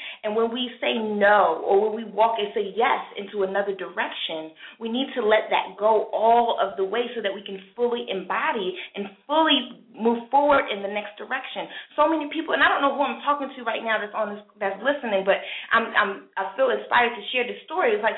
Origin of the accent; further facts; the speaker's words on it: New York, United States; I've never lived here before. And I had one foot out the door and one foot in because I'm from New York. I've been wanting to get back to the city